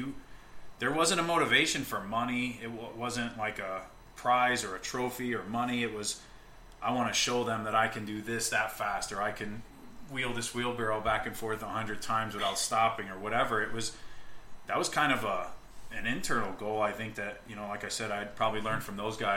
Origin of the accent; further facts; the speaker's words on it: Waterbury, Connecticut, United States; I grew up in Waterbury, Connecticut.